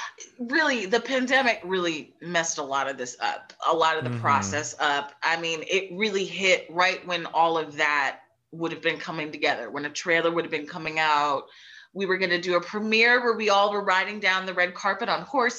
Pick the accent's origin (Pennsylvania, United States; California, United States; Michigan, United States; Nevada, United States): Pennsylvania, United States; I'm actually from the Philly suburbs, if you couldn't tell from how I sound.